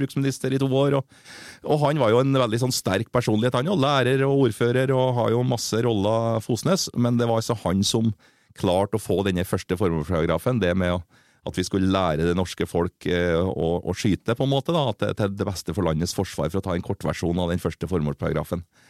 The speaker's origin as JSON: {"language": "Norwegian", "town": "Beistad", "region": "Trøndelag", "country": "Norway", "tie": "born or raised there", "also_born_or_lived": "Oslo", "lives_now": "Trondheim, Norway", "said": "Ja, det liksom der jeg vokste opp da, selv om jeg har bodd mye I Oslo nå I Trondheim."}